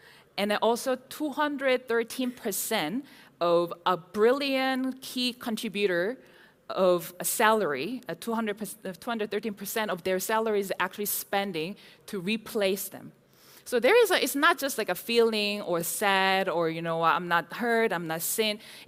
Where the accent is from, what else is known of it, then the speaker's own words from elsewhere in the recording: South Korea; English is a second language; I am from Korea, living in different parts of the world.